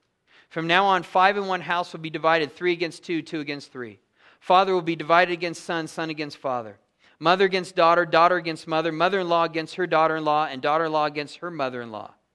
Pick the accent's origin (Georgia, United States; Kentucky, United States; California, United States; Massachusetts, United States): California, United States; San Diego; I'm from San Diego, and it's kind of the same thing there, that all our weather and precipitation comes from the ocean.